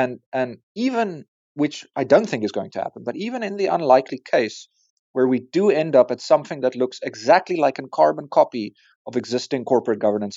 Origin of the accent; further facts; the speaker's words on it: South Africa; As a South African and an African